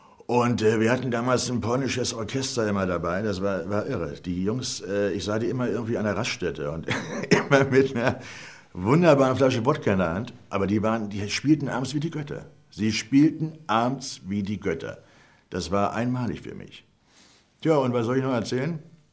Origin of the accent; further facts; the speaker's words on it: Berlin, Germany; Ich bin Berliner Schauspieler.